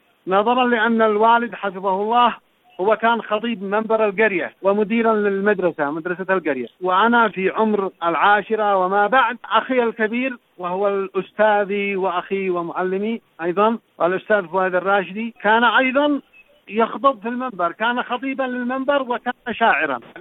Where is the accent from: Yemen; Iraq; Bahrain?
Yemen; طبعا عندنا في اليمن نسميها الزوامل، الزامل اليمني